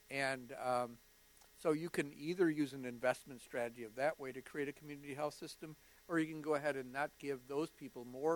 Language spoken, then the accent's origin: English; Waukegan, Illinois, United States; even though I'm from Waukegan, which is as far north as you can go